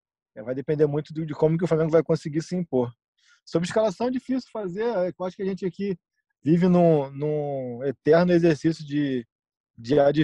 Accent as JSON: {"language": "Portuguese", "country": "Argentina", "accent": "Argentine", "second_language": "Portuguese", "said": "Sabe que eu sou argentino, eu tenho um assento argentino"}